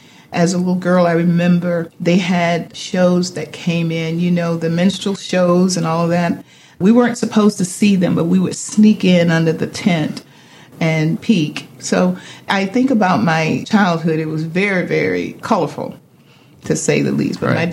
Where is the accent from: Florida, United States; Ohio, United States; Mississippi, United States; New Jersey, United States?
Mississippi, United States; Nesbitt; born there; I was born in Nesbitt, Mississippi. It's a small town. It's a northern Mississippi town. Most of the people in that community were related to me, either on my father's side or my mother's side.